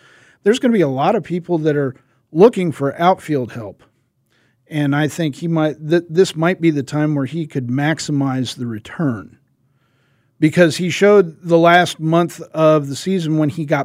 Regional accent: Cleveland, Ohio, United States; You know, I'm born and bred in Cleveland

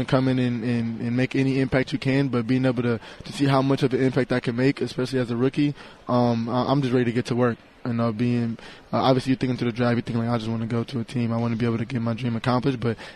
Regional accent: Midwest, United States; But, you know, I'm from the Midwest, and I always feel like I was able to be a kid who I feel like Cali was home.

